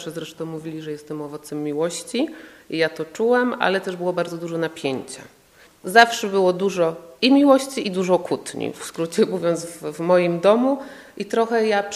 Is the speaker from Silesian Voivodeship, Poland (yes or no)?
no; Poznań, Greater Poland Voivodeship, Poland; czuję się jedną nogą świnoujszczanką, jedną koninianką, no i sercem poznanianką, gdyż tu się urodziłam, jak moi rodzice się poznali na studiach w Poznaniu i ja i mój syn już jesteśmy rodowitymi poznaniakami.